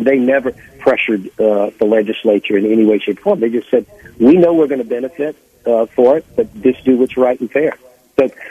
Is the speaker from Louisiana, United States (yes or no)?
yes; Lafayette, Louisiana, United States; So if I'm driving from my hometown of Lafayette, let's say up to Shreveport